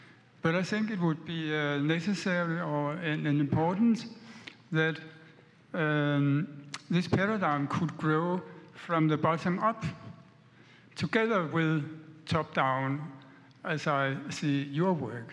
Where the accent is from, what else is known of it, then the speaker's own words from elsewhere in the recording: Denmark; English is a second language; from Denmark, and my English is not the best, but it's my best.